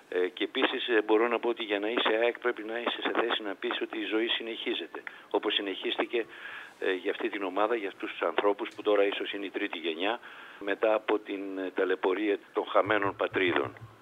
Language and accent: Greek; Peristeri, Attica, Greece; Εγώ μεγάλωσα στο Περιστέρι, μια προσφυγική συνοικία εκείνη την εποχή, μια πολύ ώριμη πόλη τώρα πια, όπου υπήρχε έντονο το συνέθιμα το αεκτζίδικο.